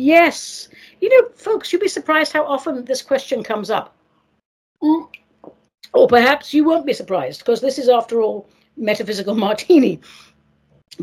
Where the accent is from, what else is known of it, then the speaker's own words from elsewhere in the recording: London, United Kingdom; moved away as an adult; also born or lived in Cyprus; now in United States; I was born in Cyprus. I lived the first 30 years of my life in the UK because I'm a London girl, innit? And now I'm a citizen of the United States